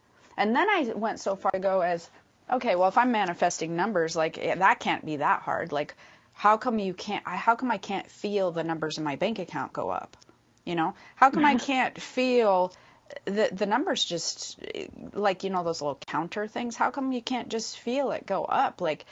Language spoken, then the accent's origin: English; Midwest, United States; especially because we come from the Midwest, and I cannot, the work hard for every single dollar and train your kids to value the dollar is, I mean, that is the heart and soul of that place